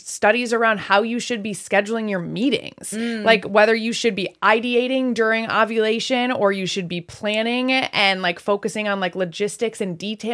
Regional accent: Wisconsin, United States; now in Los Angeles, United States; I am 34 years old. I am originally from Wisconsin, and I now live in Los Angeles, California

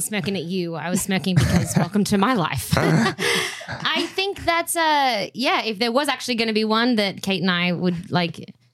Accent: Australia; I mean, I'm Australian.

